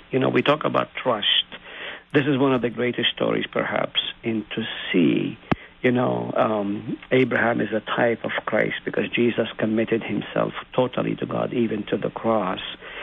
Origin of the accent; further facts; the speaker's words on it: Nazareth, Northern District, Israel; I grew up in Palestine, or I was born in Nazareth